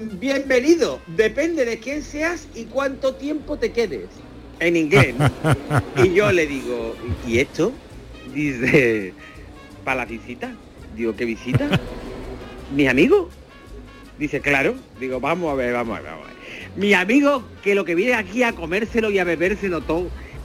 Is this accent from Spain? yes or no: yes; Seville, Andalusia, Spain; si soy de Sevilla Este, que mis padres, mi madre iba a luz, y en vez de dar luz en el hospital Macarena, se vino corriendo para dar a luz en el ambulatorio de Arcosa, para que fuera de aquí.